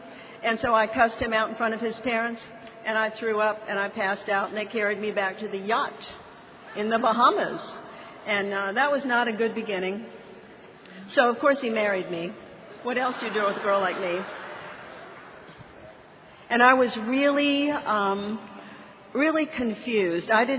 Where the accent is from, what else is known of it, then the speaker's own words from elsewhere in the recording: Miami, Florida, United States; I grew up in Miami. It's a wonderful place to grow up back then. It was beautiful.